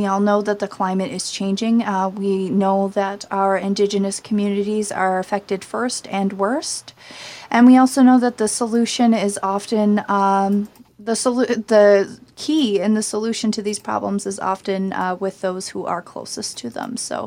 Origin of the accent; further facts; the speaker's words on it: Red Lake, Minnesota, United States; from Red Lake with the Solar News. And I'm here from Red Lake, too. So we got to represent. There's two of us from Red Lake on the show today.